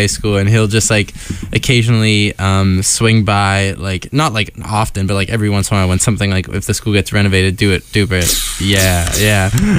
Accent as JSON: {"language": "English", "town": "Pittsburgh", "region": "Pennsylvania", "country": "United States", "said": "And so for me, I'm from Pittsburgh, and I tend to rep"}